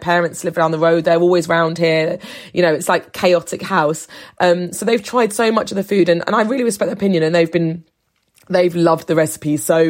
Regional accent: England, United Kingdom; born there; I don't feel like I'm mainland Greek, but people want to say you're Greek Cypriot. It comes from the fact that I was born in England. It comes from the fact that I'm married to an Irish English man.

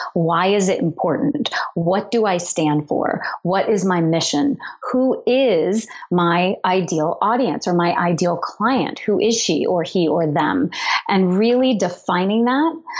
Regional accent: New Orleans, Louisiana, United States; I'm from New Orleans, and I wrote a letter to the editor of the Times-Picayune, the local paper, about abortion legislation

